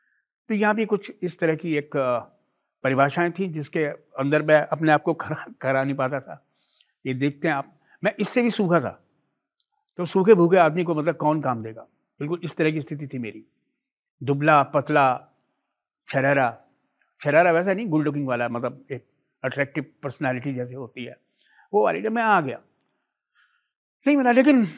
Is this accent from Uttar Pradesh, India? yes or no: yes; Mathura, Uttar Pradesh, India; मैं उत्तराखंड से हूं, मेरी पैदाइश वहां की है, लेकिन मेरा रहन सहन, मेरा लालन पालन, मेरी एजुकेशन, मेरा theatre, each and everything Mathura, Uttar Pradesh, Krishna की नगरी।